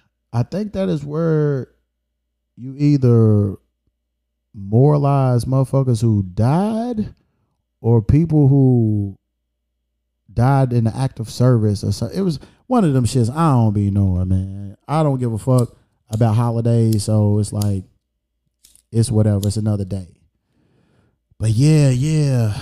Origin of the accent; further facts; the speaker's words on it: Kentucky, United States; So I'm from Kentucky, and my peoples is from like the small ass town and shit, about an hour or so outside of Louisville. That's where I'm from.